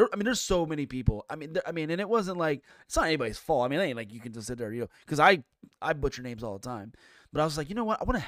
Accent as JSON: {"language": "English", "region": "Ohio", "country": "United States", "said": "Okay, I'm from Ohio. Okay, Buckeye."}